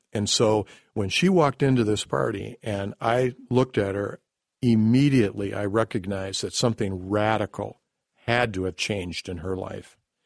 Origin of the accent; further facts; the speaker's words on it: Menomonee Falls, Wisconsin, United States; I had no clue that he even knew I was from Menominee Falls, because this was at UW Oshkosh